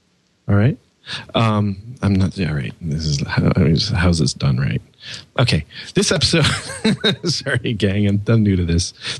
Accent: Canada; English is a second language; And now I'm French Canadian, so is it play genre or is it play genre? You can just say play genre and it'll probably recognize your accent

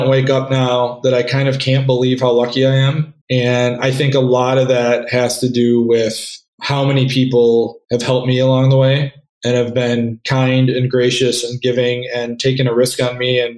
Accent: Wisconsin, United States; You know, as we talked, I grew up in Wisconsin, went to college at Madison.

